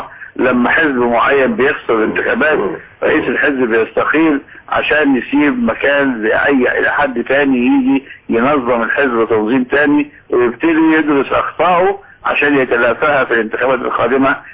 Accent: Alexandria, Alexandria Governorate, Egypt; عندنا في اسكندرية كان يوم ممطر في اول يوم،

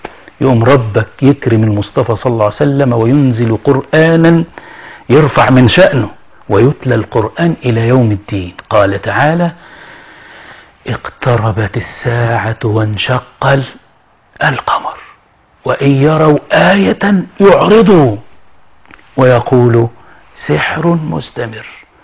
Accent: Egypt; ما هي دي لهجتنا كمصريين.

